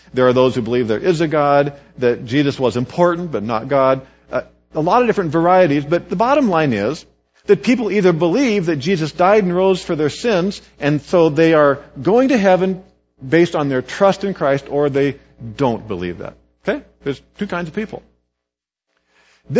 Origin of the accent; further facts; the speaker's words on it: Kansas, United States; Now, I grew up in Kansas on farm roads that weren't paved.